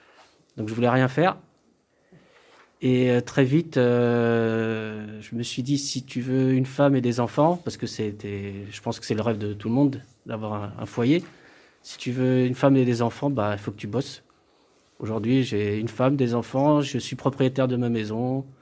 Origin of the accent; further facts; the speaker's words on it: Portugal; Le ménage, bon, je suis portugais, donc maçon, pour changer.